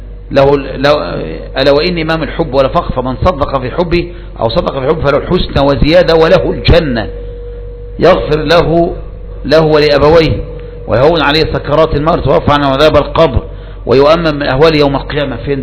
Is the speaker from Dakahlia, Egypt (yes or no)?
no; Zagazig, Sharqia Governorate, Egypt; هذا موجود عندنا في الزقازيق الآن، موجود في الزقازيق.